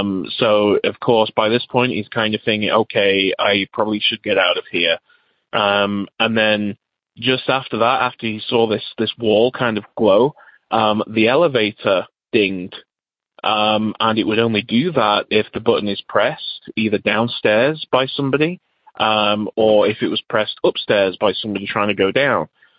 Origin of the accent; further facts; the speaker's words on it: England, United Kingdom; now in United States; I'm originally from England, but now live in the USA.